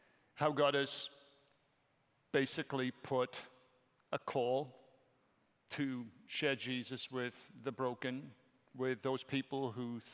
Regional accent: Wales, United Kingdom; I'm Welsh, and Welsh people are said to be hardwired with passion and intensity.

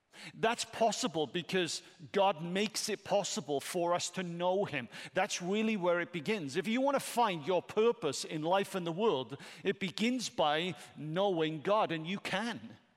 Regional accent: Wales, United Kingdom; I'm Welsh, and Welsh people are said to be hardwired with passion and intensity.

